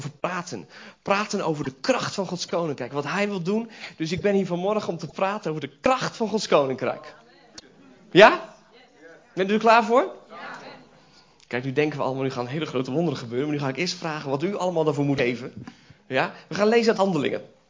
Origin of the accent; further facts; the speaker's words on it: Belgium; moved away as an adult; Ik ben geboren in België. Ik heb tot 3 jaar geleden mijn hele leven in België gewoond. Dus als het moet, doen we de preek in het Vlaams.